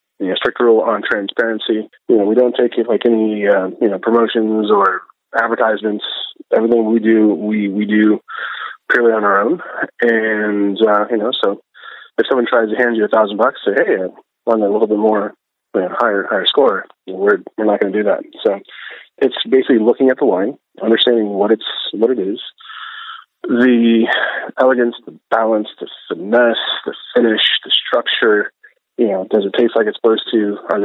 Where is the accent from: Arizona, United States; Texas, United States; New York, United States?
Arizona, United States; Phoenix; now in Bay Area, United States; being born and raised in Phoenix.